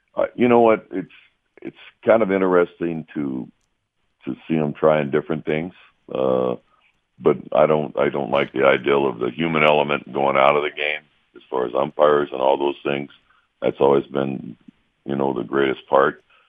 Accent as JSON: {"language": "English", "region": "Oklahoma", "country": "United States", "tie": "born or raised there", "said": "I grew up down in Oklahoma, and we had a lot of that."}